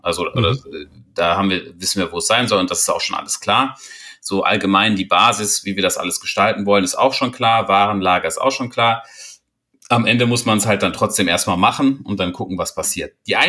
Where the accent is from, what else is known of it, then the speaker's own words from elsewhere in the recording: Germany; Und als Deutscher hat man ja schon etwas andere Vorstellungen von Verbindlichkeit